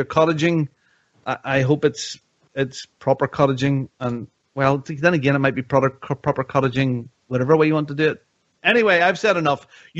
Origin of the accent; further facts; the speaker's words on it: Ireland; That's getting into Irish now. And I am Irish.